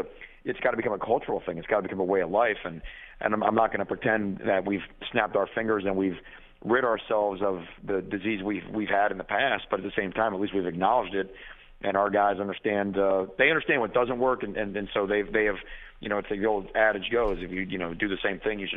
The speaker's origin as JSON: {"language": "English", "town": "Miami", "region": "Florida", "country": "United States", "tie": "born or raised there", "said": "And trust me, you know, I was raised in the Orange Bowl."}